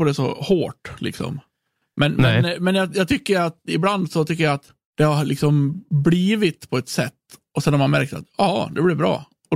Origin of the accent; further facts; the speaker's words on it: Björnbo, Gotland, Sweden; Jag är bott på, alltså jag är född på Visby i Björnbo.